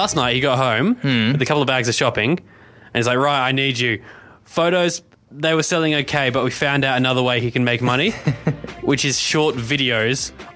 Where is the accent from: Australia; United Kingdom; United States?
Australia; I mean, it's what you do as an Australian.